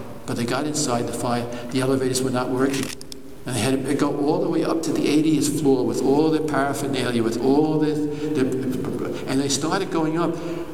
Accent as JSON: {"language": "English", "region": "New York", "country": "United States", "said": "I come from New York, where was I at 9/11 when the towers came down?"}